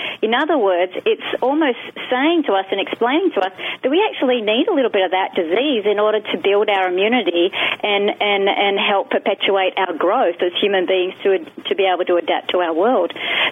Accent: Australia; when I was living in Queensland, which is my home country is Australia, and I was living in Queensland, which is a state of Australia

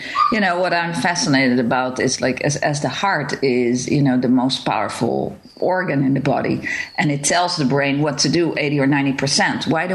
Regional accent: Netherlands; now in United States; we are from Holland, so we, I don't know, the education is different there

